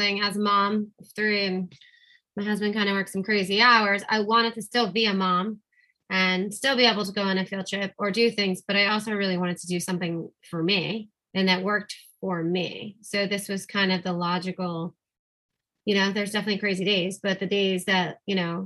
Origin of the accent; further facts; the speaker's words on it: Miami, Florida, United States; also born or lived in New York / Boston / Houston; I grew up in Miami, so kind of all over the place.